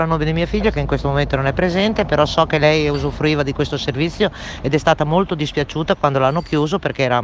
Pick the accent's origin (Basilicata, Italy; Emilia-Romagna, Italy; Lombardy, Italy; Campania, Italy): Emilia-Romagna, Italy; Modena; Certo, io sono di Modena, sono qui perché sono a casa di mia figlia